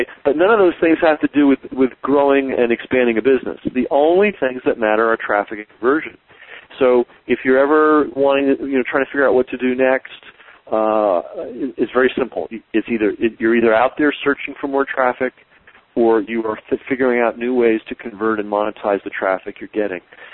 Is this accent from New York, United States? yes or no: yes; New York, United States; I'm a New Yorker originally, and my brother met and married a woman from the Midwest, and she persuaded him to move to Chicago, and we all thought it was the end of the world.